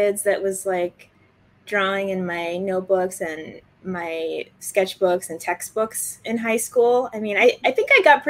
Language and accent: English; New York City, New York, United States; Well, I grew up in Brooklyn in the 80s and it was very, very diverse.